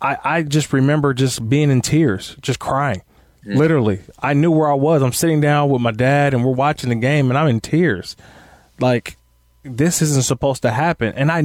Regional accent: California, United States; I grew up in the Bay Area

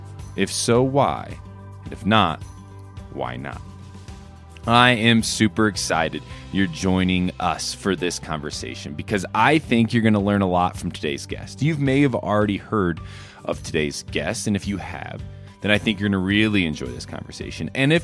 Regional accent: Indiana, United States; I, went to LA, spent some time in LA, And I'm from Indiana originally.

